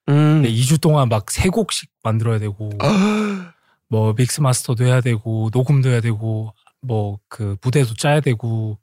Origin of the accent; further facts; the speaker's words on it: Busan, South Korea; now in Seoul, South Korea; 서울로 처음 올라왔고 제가 부산 출신이거든요.